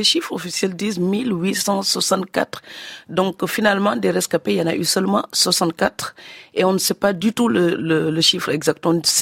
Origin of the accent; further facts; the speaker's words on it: Senegal; born there; le Saloum, c'est la région où je suis né, au Sénégal.